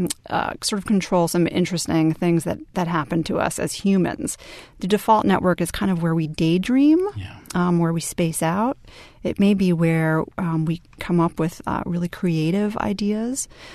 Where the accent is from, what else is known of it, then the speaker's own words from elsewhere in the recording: United States; These were big men doing sort of partner yoga, which is not something I really expected to see being an American